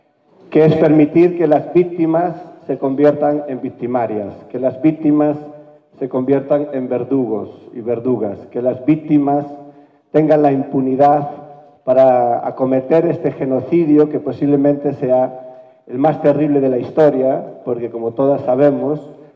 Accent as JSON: {"language": "Spanish", "region": "Galicia", "country": "Spain", "said": "de donde yo soy, que es Galicia, hay una frase, hay un mantra, una frase mítica"}